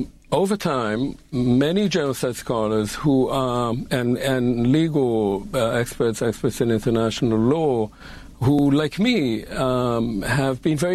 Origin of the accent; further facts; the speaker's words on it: Israel; I was born and raised in Israel. I spent the first half of my life in Israel. I served in the Israeli military.